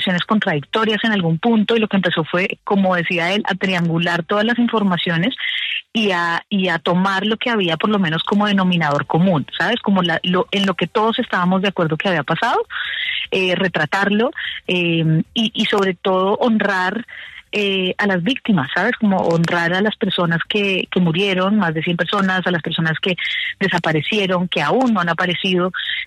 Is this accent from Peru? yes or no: no; Colombia; que podamos realmente vernos como colombianos, como humanos, como un país al que le pasó esto